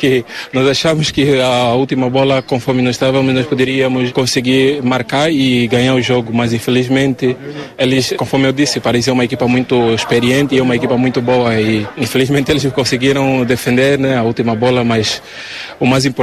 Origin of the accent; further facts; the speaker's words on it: Angola; moved away; É a minha primeira vez a ser campeão, né, desde que eu saí de Angola